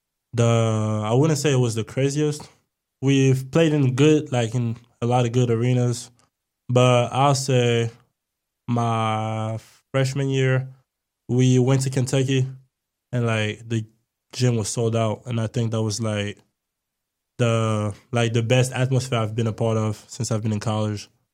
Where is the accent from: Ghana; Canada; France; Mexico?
France; now in United States; It was fun growing up in France.